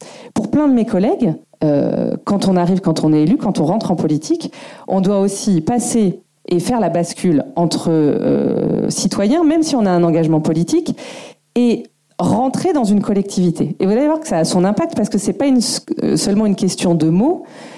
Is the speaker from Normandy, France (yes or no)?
no; Bordeaux, Nouvelle-Aquitaine, France; moi, je suis bordelaise.